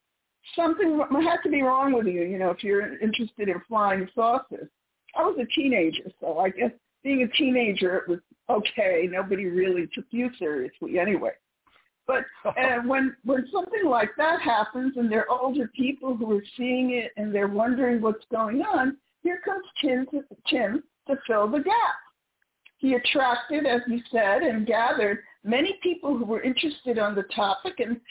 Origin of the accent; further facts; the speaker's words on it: Manhattan, New York, United States; born there; now in Chelsea; I was born in Manhattan, and I still live in Manhattan. I did spend some time in Brooklyn, though, Bensonhurst, but I'm still now living in Chelsea.